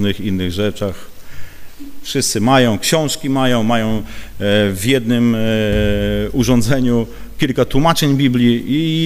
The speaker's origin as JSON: {"language": "Polish", "region": "eastern Poland", "country": "Poland", "said": "Ja jestem ze wschodu Polski"}